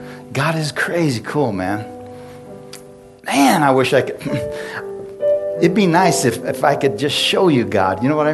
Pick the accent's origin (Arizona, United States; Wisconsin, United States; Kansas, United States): Arizona, United States; Bisbee; I'm from Bisbee. I'm a Mexican from Bisbee. Who would use a Mexican from Bisbee?